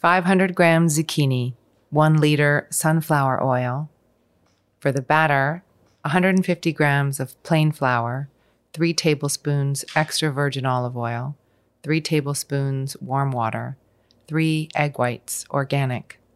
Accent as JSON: {"language": "English", "town": "Los Angeles", "region": "California", "country": "United States", "tie": "born or raised there", "also_born_or_lived": "New York City / Santa Monica", "said": "I was born here in Los Angeles, in Hollywood. Mm. We kind of went back and forth between New York City and Santa Monica a lot."}